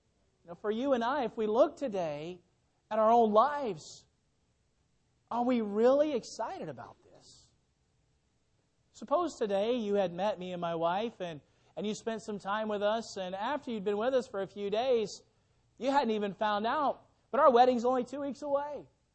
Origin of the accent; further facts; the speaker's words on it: Illinois, United States; She was therefore going to have the wedding ceremony in my hometown in Illinois, where she'd only been once in her life.